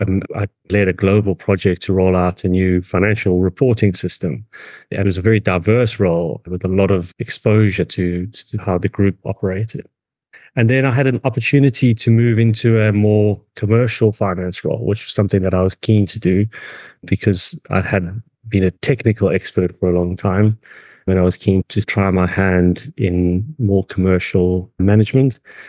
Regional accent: South Africa; accent: South African; moved away as an adult; now in London, United Kingdom; Yeah, it's South African. It's probably not as strong a South African accent as probably what you hear on the telly. But I originated from South Africa.

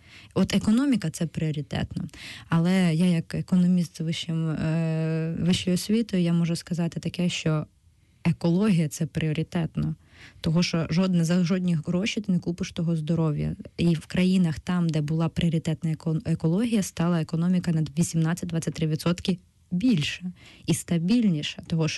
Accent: Kirovohrad Oblast, Ukraine; Ви знаєте, що я сама з Кіровоградщини, і коли живеш в уранових шахтах, і в тебе є радіація в організмі, ти коли виїжджаєш в нормальне місто, тобі погано без радіації

